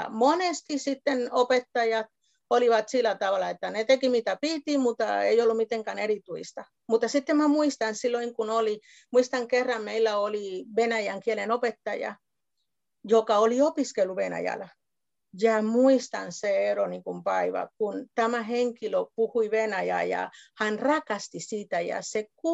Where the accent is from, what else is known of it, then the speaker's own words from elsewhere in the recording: Cuba; born there; Finnish is a second language; No, kuten sanoit, olen syntynyt Kuubassa